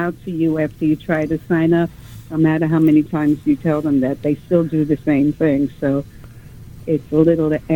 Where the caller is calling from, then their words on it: New York, United States; I'm from New York